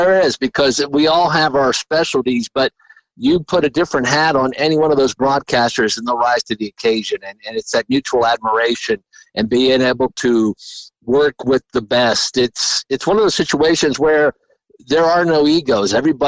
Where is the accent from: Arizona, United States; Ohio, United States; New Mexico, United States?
Ohio, United States; Delphus; growing up in Northwest Ohio, I grew up in a little town called Delphus, and Lima Land was the big track back then.